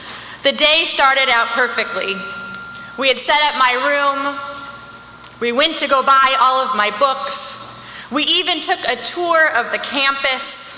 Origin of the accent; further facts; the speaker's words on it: California, United States; You see, I'm from Orange County. My parents live less than an hour away, less than 60 miles away from the streets of Westwood.